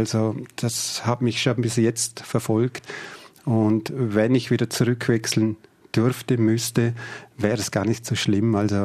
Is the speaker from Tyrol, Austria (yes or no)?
no; Hohenems, Vorarlberg, Austria; Ich komme eigentlich von der Hohenems-Rüttiacher. Das ist ein Bergdorf. Und ja, da ist noch ein bisschen extravaganter zugegangen.